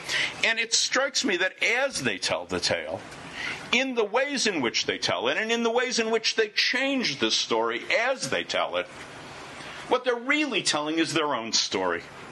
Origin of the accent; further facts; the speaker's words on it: Illinois, United States; I grew up in Illinois, and I grew up really on Abe Lincoln stories.